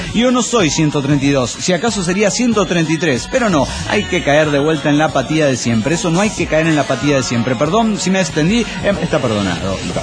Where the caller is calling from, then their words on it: Tandil, Buenos Aires Province, Argentina; Ahí en provincia de Buenos Aires, Tandil, la piedra movediza.